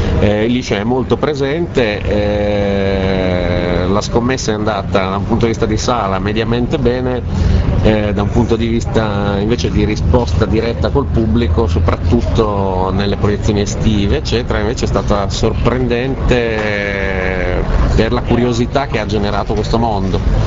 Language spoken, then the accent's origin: Italian; Emilia-Romagna, Italy; Io e Fabio siamo romagnoli